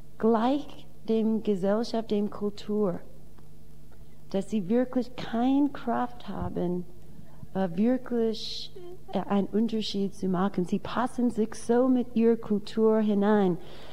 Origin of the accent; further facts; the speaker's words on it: United States; German is a second language; moved away as an adult; now in Germany; Ich bin Amerikaner und ich bin so 20 Jahre in Deutschland, so ich bin nicht in Amerika sehr oft.